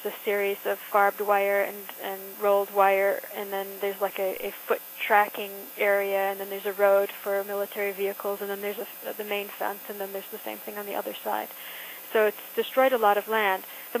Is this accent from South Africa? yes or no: yes; South Africa; I grew up in South Africa, and I really, you know, I was raised during a time when I was a teenager